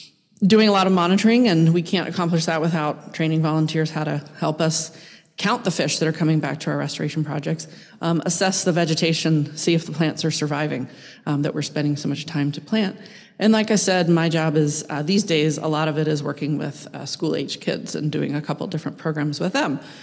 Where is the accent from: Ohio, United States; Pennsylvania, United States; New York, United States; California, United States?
Ohio, United States; Cincinnati; now in Bellingham, United States; I moved from Ohio, Cincinnati area, so I'm a Flatlander